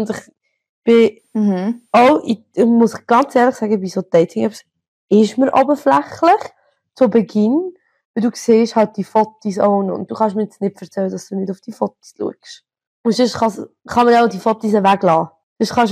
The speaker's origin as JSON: {"language": "German", "country": "Switzerland", "accent": "Swiss German", "said": "ich rede Schweizerdeutsch."}